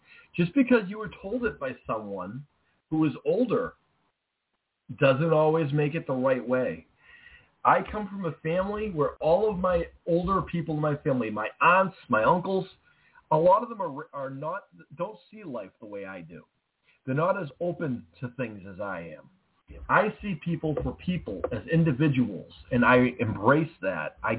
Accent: New England, United States; I'm from the New England area, and Utah is about probably the middle to the end of my country.

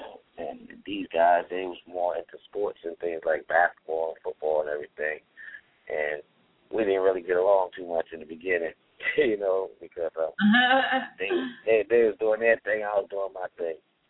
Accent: Bronx, New York, United States; growing up in the Bronx, it was like, you know, it was cool, you know. I grew up in the project

